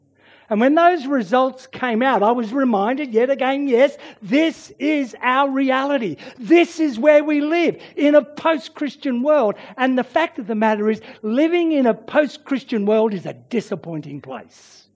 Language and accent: English; Sydney, New South Wales, Australia; I grew up in Sydney.